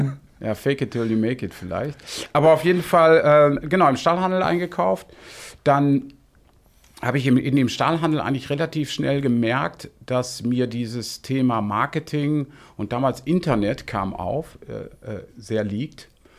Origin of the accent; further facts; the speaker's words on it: Netherlands; ich bin als Deutscher in Holland aufgewachsen, zwischen 1975 und jetzt wohne ich da seit ungefähr 45 Jahren. Ich erzähle das immer dabei, habe eine deutsche Erziehung gehabt, die so richtig ordentlich ist